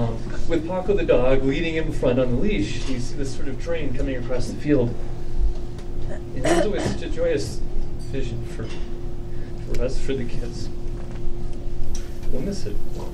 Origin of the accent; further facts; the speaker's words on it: Boulder, Colorado, United States; I'm from Boulder. We have to visualize things.